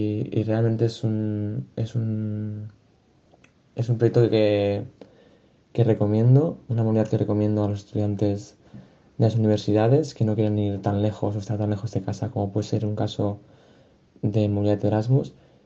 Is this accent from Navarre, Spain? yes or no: no; Barcelona, Catalonia, Spain; como que vengo de Barcelona, pues pillaba cerca de Valencia también